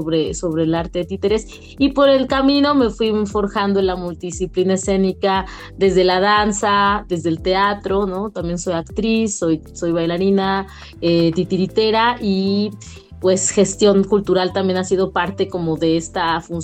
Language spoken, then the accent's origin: Spanish; León, Guanajuato, Mexico; como en el caso mío, que soy originaria de León, Guanajuato.